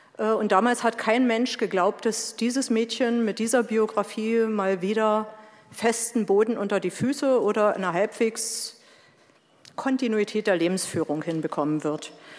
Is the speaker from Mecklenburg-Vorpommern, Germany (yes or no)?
no; Cottbus, Brandenburg, Germany; ich bin aus Cottbus. Das heißt, ich bin ein Kind der DDR.